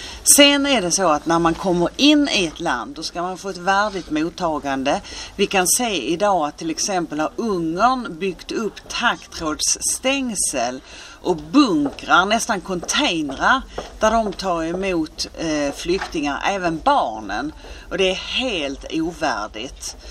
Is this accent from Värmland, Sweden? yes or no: no; Skåne, Sweden; Jag kommer från Skåne, där finns ju inga stora öar